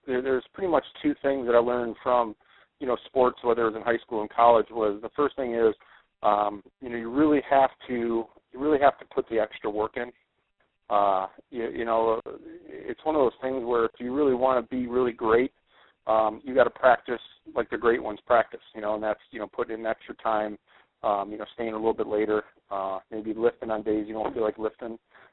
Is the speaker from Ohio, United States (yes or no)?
yes; Cleveland, Ohio, United States; I was born and raised in Cleveland, and, you know, back in the, you know, 80s, which was, you know, kind of like my, you know, growing up years